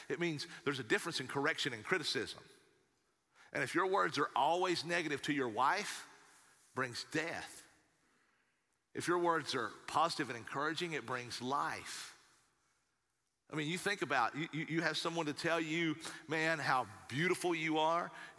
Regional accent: Appalachia, United States; I grew up in Appalachian Mountains where it was readily available and where, you know, that's just, you know, the culture.

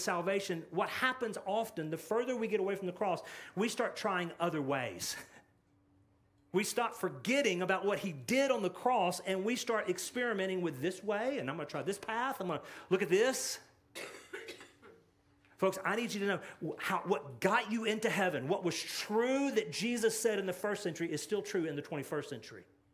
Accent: Dallas, Texas, United States; We're from the Dallas, Texas area, and there are a lot of ways for us to get to Dallas.

